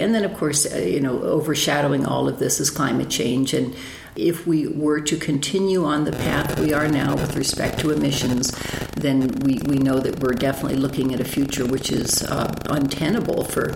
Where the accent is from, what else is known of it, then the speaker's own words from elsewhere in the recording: United States; I remember that when I grew up on the Potomac River, if you got a few drops of it on it, you would sting your skin to have such a polluted water on you.